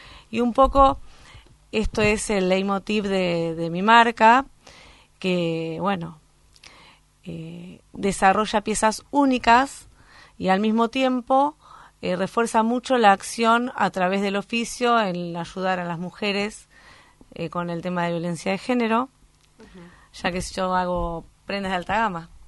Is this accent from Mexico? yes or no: no; Avellaneda, Buenos Aires Province, Argentina; Vengo físicamente de Avellaneda.